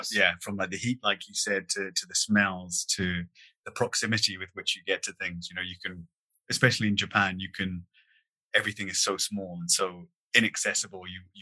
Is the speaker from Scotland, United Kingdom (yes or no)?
yes; Scotland, United Kingdom; I grew up very rurally in Scotland.